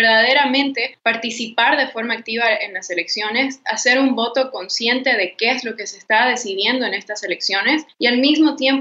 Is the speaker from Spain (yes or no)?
no; Bolivia; Pero como bolivianos tenemos que saber que en este momento lo que importa es que tengamos elecciones transparentes y justas